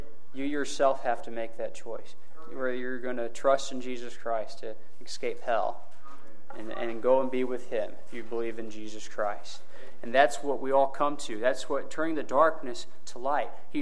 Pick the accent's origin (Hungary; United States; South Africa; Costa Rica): Costa Rica; I was 18 years old when I was saved. I grew up in Costa Rica. I heard the gospel in two different languages my whole life growing up, Spanish and English.